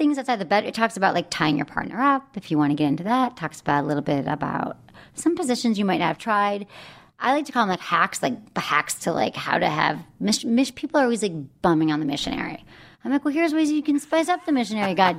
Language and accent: English; Michigan, United States; Michigan.